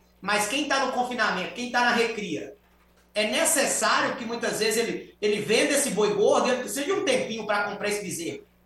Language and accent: Portuguese; Eunápolis, Bahia, Brazil; also born or lived in São Paulo; eu não sou paraense de registro, eu sou paulista de registro, uma mistura de baianos com mineiro, que eu fui criado ali pelo meu avô, lá na Bahia, em Eunápolis.